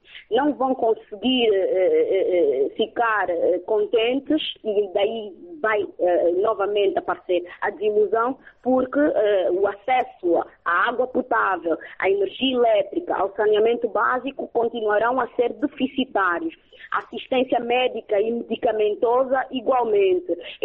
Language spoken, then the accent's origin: Portuguese; Angola; estamos à espera, enquanto angolanos, das nomeações e exonerações dos embaixadores.